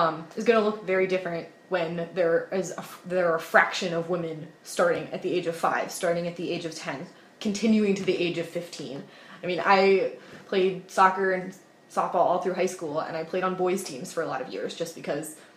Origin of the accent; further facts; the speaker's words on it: Silver Spring, Maryland, United States; Fun fact, I grew up in Silver Spring, Maryland.